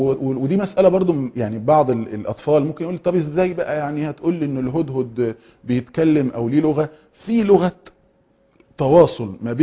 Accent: Egypt; احنا مثلا كمصريين او احنا كعرب

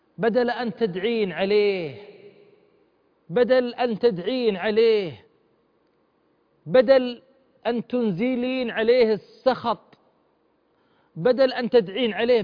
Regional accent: Eastern Province, Saudi Arabia; ذكرني محمد بطرفة عندنا بالشرقية

